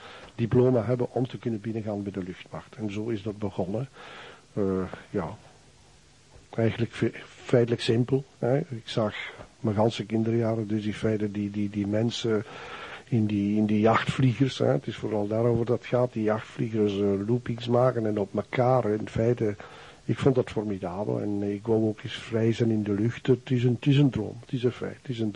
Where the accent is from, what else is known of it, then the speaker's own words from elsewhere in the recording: Ghent, East Flanders, Belgium; born there; Ik ben, ik ben feitelijk geboren in Gent. Maar ik heb er ook niet lang geleefd. Ik ben dan feitelijk in hart en bloed ben ik feitelijk wel de West-Vlaming. Omdat mijn ouders uit West-Vlaanderen komen. Mijn moeder die is uit Gistel.